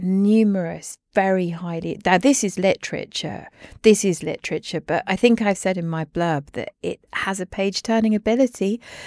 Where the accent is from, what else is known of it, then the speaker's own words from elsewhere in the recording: Edinburgh, Scotland, United Kingdom; I grew up in Edinburgh, you know, it's the place I still call home, along with London.